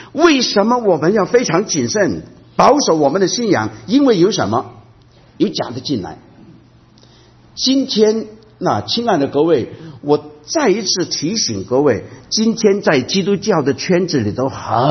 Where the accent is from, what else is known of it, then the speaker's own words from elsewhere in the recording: Guangdong, China; 你知道我们广东人很喜欢喝一种茶